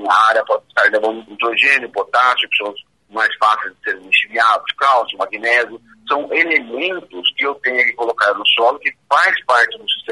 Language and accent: Portuguese; Chapadão do Sul, Mato Grosso do Sul, Brazil; eu sou aqui de Chapadão do Sul.